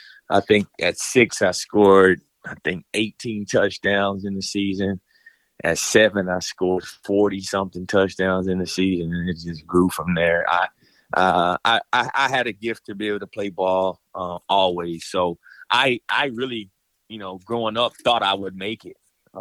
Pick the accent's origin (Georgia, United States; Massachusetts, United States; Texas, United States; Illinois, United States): Texas, United States; Grapevine; I was born and raised in Grapevine, Texas, and proudly. I'm a proud Texan to my core.